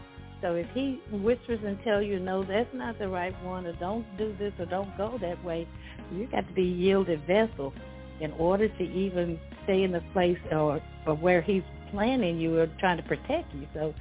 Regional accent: Pine Bluff, Arkansas, United States; I was born and raised in Pine Bluff.

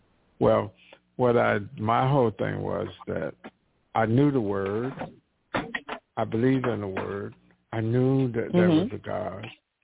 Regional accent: the South, United States; And because, you know, growing up in the South where slavery was what, I've been about 100 or so years past, but the residual effect was still there.

